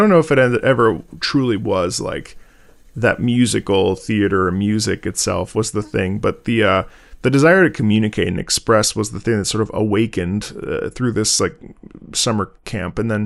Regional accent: United States; I grew up in the United States, but my family is originally from Italy.

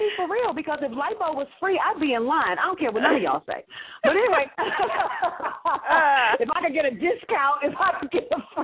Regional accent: Detroit, Michigan, United States; Although I'm from Detroit, I never had a weave or a wig.

